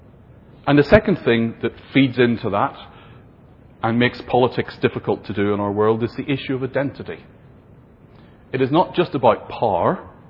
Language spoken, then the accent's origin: English; Ireland; accent: Irish; now in England; now that I'm living in England, I realise how my Irish accent affects how I say the word power.